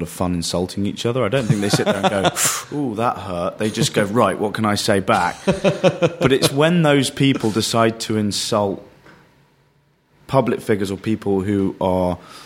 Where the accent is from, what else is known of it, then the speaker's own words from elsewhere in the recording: London, United Kingdom; I would consider myself a Londoner, and that's my tribe. Being a Londoner and being, you know, British